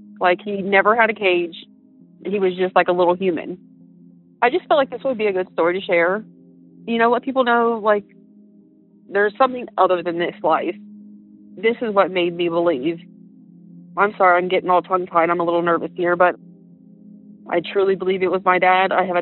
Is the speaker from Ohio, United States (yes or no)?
yes; Columbus, Ohio, United States; I am from Columbus, Ohio.